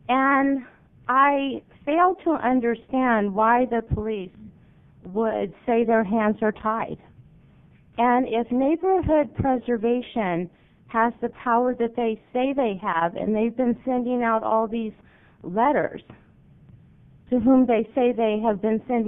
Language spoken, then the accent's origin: English; San Ramon, California, United States; also born or lived in Modesto; If this were Del Rio, and I grew up in San Ramon and Danville, California, and that's the equivalent of your Del Rio, this would not be happening. And I just happened to come back home, and I'm a Modestan by birth.